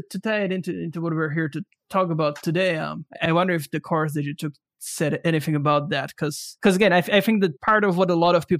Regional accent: Slovakia; now in Tokyo, Japan; For me, it was because I came from Slovakia to Tokyo.

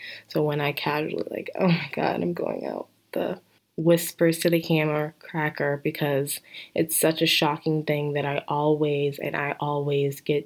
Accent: the South, United States; I don't cuss in front of my mom. I'm from the South. That's not allowed.

